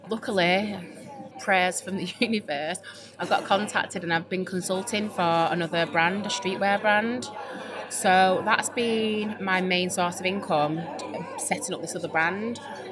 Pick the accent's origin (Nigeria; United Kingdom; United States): United Kingdom; Droylsden, North West England; I'm from Droylsden in Manchester